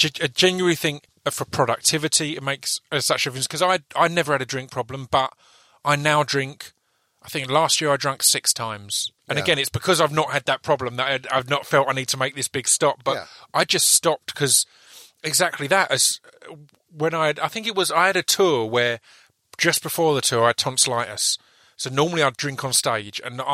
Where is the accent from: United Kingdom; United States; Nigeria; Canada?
United Kingdom; East of England; I'm from Essex. In Essex, if you're out with mates